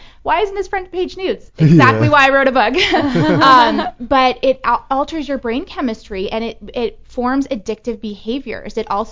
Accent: California, United States; I'm really not a transplant. Like, I am really from here. I grew up in the Valley. My husband grew up in the Valley. We went to high school here. I went to UCLA.

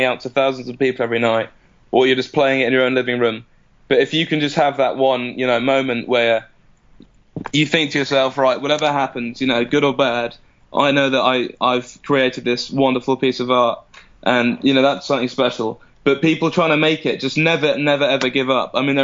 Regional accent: London, United Kingdom; I grew up in London. I grew up in South London.

